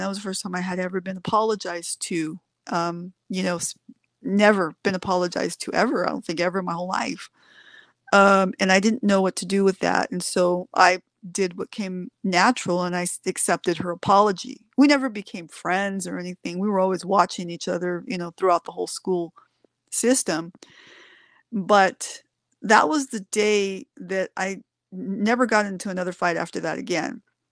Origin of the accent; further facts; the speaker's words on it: San Diego, California, United States; I'm from Southeast San Diego. I grew up on Skyline Drive, went to Morris High School, Farrell Junior High School, and I grew up on a private hill in a house that my dad built.